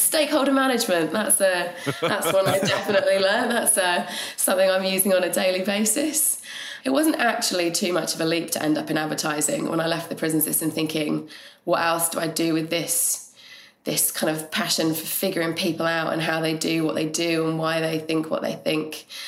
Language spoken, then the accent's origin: English; England, United Kingdom; I grew up in England in the 90s advertising heyday.